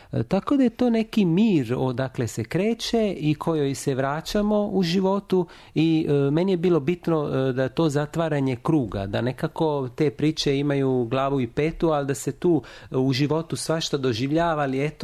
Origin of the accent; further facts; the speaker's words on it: Italy; also born or lived in Lund; ja dolazim iz Italije.